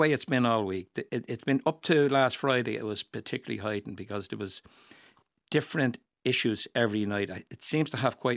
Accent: Dublin, Leinster, Ireland; I was born in Donnycarney. I moved to Aidenmore and I live in Coolock, all within the barony of Coolock, the name that's been dragged through the mire all my life. So in other words, yes, I'm a local man and I know the area well.

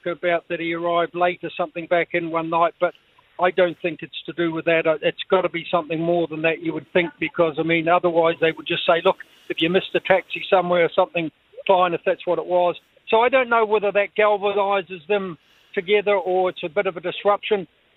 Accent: Ireland; I'm not just saying that because I'm over here as an Irish supporter

